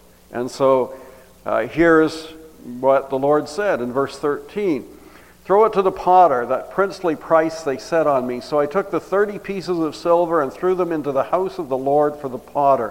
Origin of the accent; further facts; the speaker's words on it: Toronto, Ontario, Canada; I grew up in Toronto, went to Greenwood Gospel Chapel